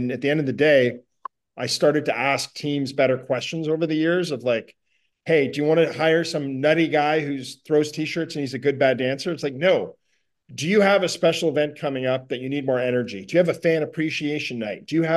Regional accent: Ottawa, Ontario, Canada; my hometown of Ottawa, Canada

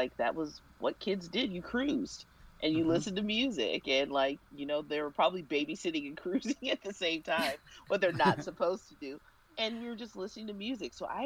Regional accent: Kansas City, Missouri, United States; I grew up in Kansas City, and they at one time had dozens upon dozens of record stores

